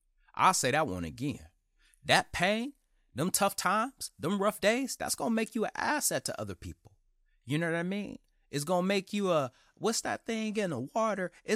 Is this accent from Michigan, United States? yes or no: yes; Detroit, Michigan, United States; this is bad, but it ain't as bad as growing up in Detroit, Michigan.